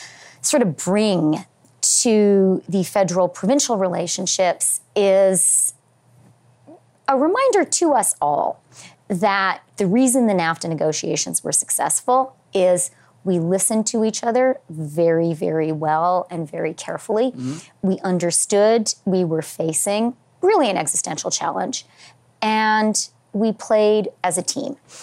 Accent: Alberta, Canada; I was born and raised in Alberta, but I didn't go to university there.

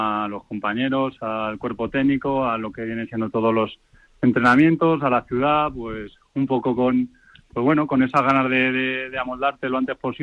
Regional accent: Motilla del Palancar, Castilla-La Mancha, Spain; yo paso de mi pueblo, yo soy un pueblo de Cuenca, de Motilla del Palancar

